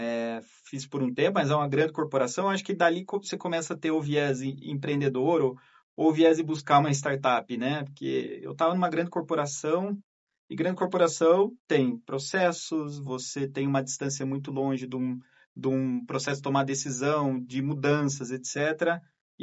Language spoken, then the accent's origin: Portuguese; Limeira, São Paulo, Brazil; now in Campinas, Brazil; eu mudei, vim morar em Campinas, sou de Limeira